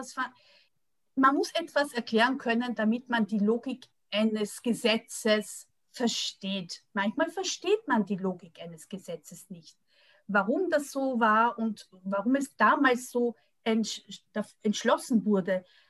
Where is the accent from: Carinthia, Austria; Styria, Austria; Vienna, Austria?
Vienna, Austria; also born or lived in France; now in Belgium; als Wienerin bin ich ja nicht direkt nach Belgien gekommen, sondern ich habe lange Zeit in Frankreich gewohnt. Erstens war ich in einem französischen Internat, dann habe ich studiert in Paris.